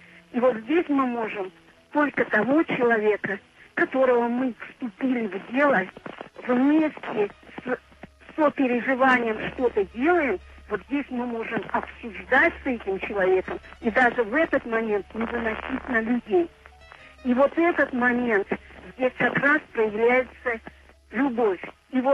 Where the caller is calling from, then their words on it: Severodvinsk, Arkhangelsk Oblast, Russia; Да, да, я из Северодвинска